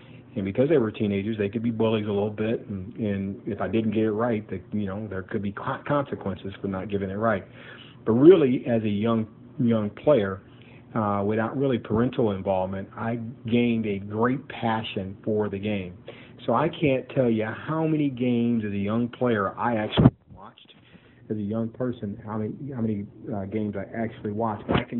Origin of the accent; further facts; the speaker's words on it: Chicago, Illinois, United States; I was born and raised in Chicago as a kid, and my introduction to the game of baseball was by my uncles at the age of six